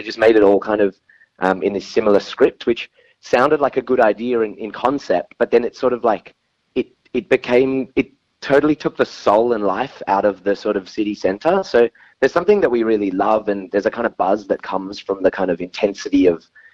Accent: Fremantle, Western Australia, Australia; Where I grew up in Fremantle in Perth, there's this big mill, it's called Dingo Flour Mill

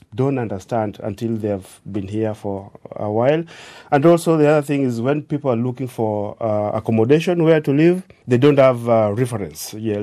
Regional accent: Kenya; English is a second language; And if I meet people from Kenya who really don't come from my native language, we speak a language called Swahili.

